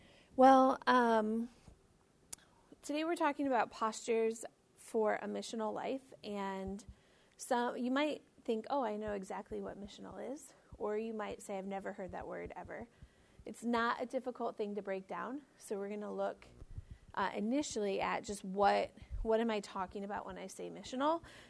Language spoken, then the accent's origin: English; Detroit, Michigan, United States; now in St. Louis, United States; Okay, so I'm from St. Louis by way of Detroit, so was born and raised in Detroit and then moved to St. Louis 5 years ago.